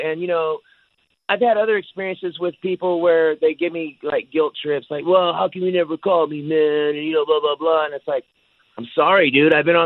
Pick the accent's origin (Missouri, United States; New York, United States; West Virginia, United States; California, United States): California, United States; Sacramento; Growing up in South Sacramento in the 70s, there was a lot of kids that actually...